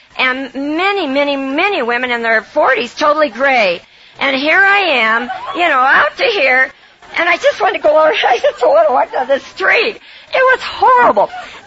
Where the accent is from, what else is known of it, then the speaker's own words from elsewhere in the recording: California, United States; you know, I'm a Californian and all this. We can get by with a lot if you are from California because they think we're kind of crazy anyhow.